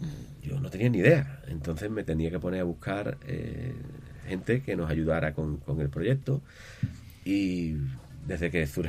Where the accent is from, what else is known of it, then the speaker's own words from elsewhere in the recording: Puerto Real, Andalusia, Spain; de aquí de mi pueblo, de Puerto Real